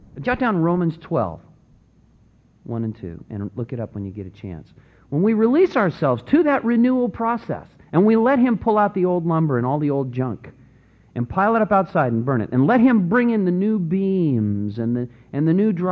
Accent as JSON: {"language": "English", "town": "Santa Cruz", "region": "California", "country": "United States", "tie": "born or raised there", "said": "In my hometown of Santa Cruz, there were a couple of streets that dated back into the 1800s"}